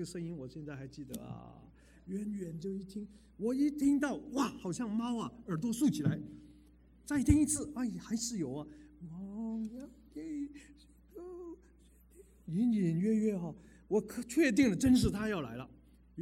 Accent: Macau; born there; 我在澳门出生啊，那么那个时候呢，啊，那个年代哈，啊，普遍是很简朴的生活的

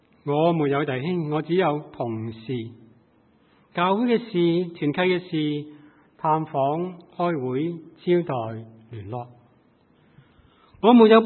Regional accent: Hong Kong; 当我年轻在香港长大的时候

